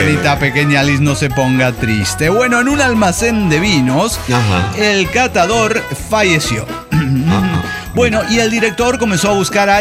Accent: Guadalajara, Jalisco, Mexico; de Guadalajara, Guadalajara.

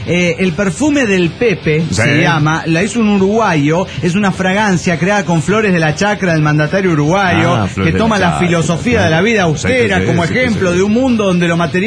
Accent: Guadalajara, Jalisco, Mexico; de Guadalajara, Jalisco, México.

